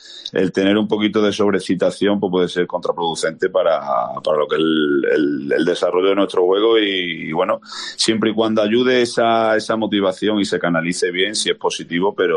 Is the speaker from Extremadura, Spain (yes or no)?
yes; Almendralejo, Extremadura, Spain; yo soy de Almendralejo, he sido aficionado a la Extremadura y bueno, lo sigo siendo, como suelo decir.